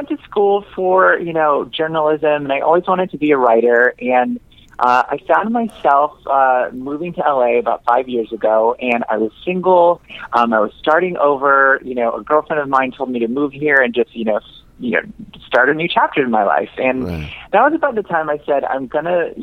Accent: Los Angeles, California, United States; I sure am. I'm an Angeleno calling from West Hollywood.

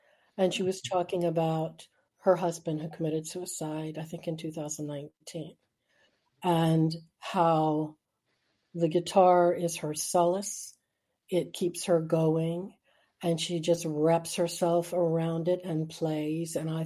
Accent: the South, United States; I'm from the South.

